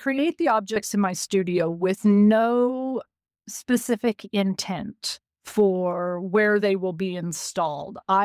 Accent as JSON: {"language": "English", "region": "Colorado", "country": "United States", "tie": "born or raised there", "said": "So growing up in Southeast Colorado, sometimes, because this was back when cars were pretty basic and we didn't have cell phones and things"}